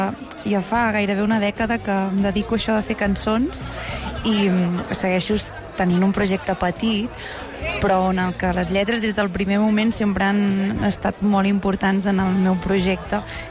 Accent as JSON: {"language": "Catalan", "town": "Santpedor", "region": "Catalonia", "country": "Spain", "said": "I jo crec que ha sigut el meu poble, Santpedor, que s'ha mobilitzat"}